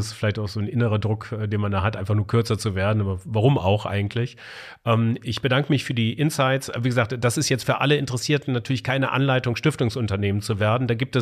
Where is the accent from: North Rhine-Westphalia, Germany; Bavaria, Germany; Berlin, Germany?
Bavaria, Germany; Munich; für die schöne Landeshauptstadt München. Meine alte Heimat.